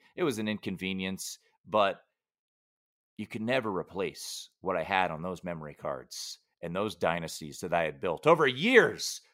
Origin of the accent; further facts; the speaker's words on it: Washington, District of Columbia, United States; You know, I grew up in the Washington, D.C. area. And for those of you who don't know, no one gives a bleep about college football in that area.